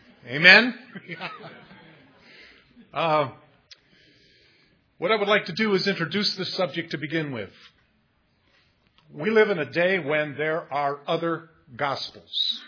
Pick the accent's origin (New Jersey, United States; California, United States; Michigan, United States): Michigan, United States; Grand Rapids; now in Indianapolis, United States; Grand Rapids, Michigan was my hometown where I grew up and I was born.